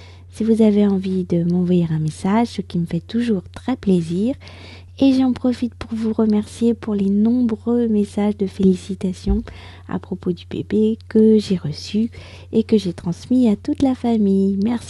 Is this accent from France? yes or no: yes; France; je suis française, j'habite près de Paris